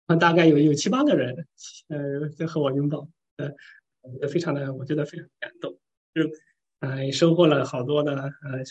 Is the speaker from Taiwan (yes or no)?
no; China; 我觉得这包括我中国人来说，中国人不太可能有一朵白花放在话筒上面